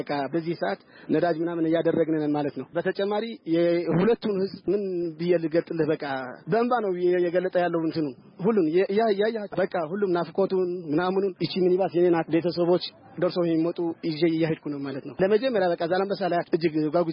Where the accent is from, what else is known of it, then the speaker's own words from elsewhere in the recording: Asmara, Central Region, Eritrea; ከኤርትራ ነኝ፣ የአስመራ ልጅ ነኝ።